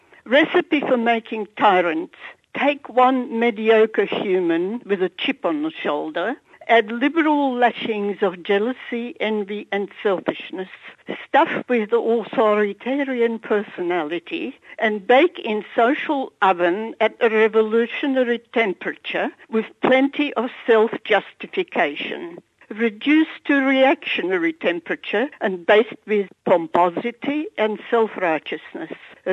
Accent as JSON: {"language": "Bulgarian", "town": "Sofia", "region": "Sofia City", "country": "Bulgaria", "tie": "born there", "said": "Аз съм родена в София, но баба ми беше в село Писарово, до Плевен, близо до Плевен."}